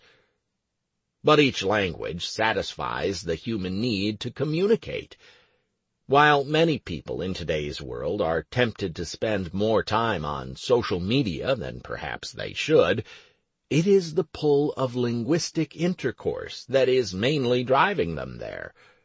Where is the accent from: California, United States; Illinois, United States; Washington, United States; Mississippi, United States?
California, United States; All of my life, from my earliest years growing up on the Mexico-California border, languages and cultures have fascinated me.